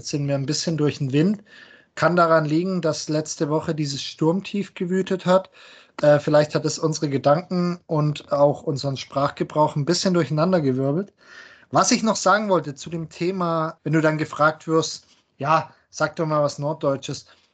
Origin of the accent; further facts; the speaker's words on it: Baden-Württemberg, Germany; accent: Swabian; normalerweise rede ich ein bisschen schwäbischer und ich merke es bei manchen Worten, wo ich dann bemüht bin, so halbwegs Hochdeutsch zu sprechen.